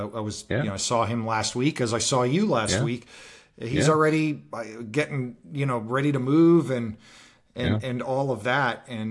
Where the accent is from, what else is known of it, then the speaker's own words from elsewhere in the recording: Florida, United States; We have the Gospel Reformation Network Conference in just a couple of weeks in my home state, the great free state of Florida.